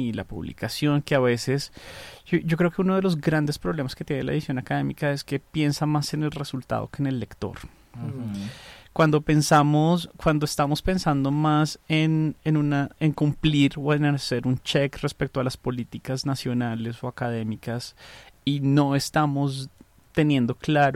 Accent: Facatativá, Cundinamarca, Colombia; yo realmente no soy de Manizales, yo soy de acá de Faca, somos aquí coterráneos con Dieguito, Facunos. Por cosas de la vida terminé estudiando en Manizales

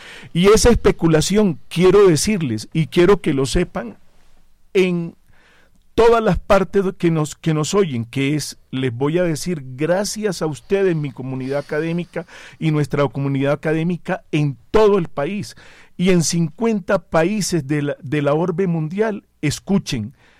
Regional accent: Atlántico, Colombia; Pero ahorita en el Atlántico, que es mi tierra, se hundieron mucho más de 70 casas en el municipio de Piojó.

